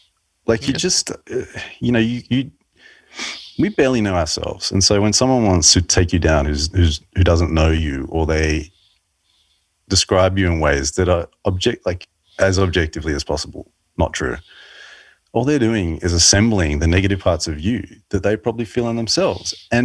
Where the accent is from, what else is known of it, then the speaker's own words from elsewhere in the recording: Australia; I'm Australian.